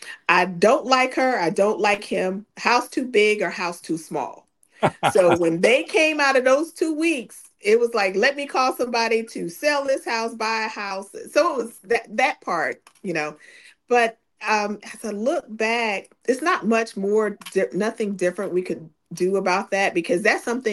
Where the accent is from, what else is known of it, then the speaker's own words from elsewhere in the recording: Augusta, Georgia, United States; now in Atlanta, United States; My husband and I are from Augusta, Georgia. I'm here from Atlanta.